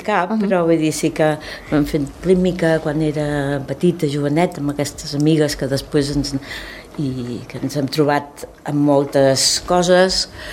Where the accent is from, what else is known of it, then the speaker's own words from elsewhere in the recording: Barcelona, Catalonia, Spain; que som de Barcelona, jo vivia a Barcelona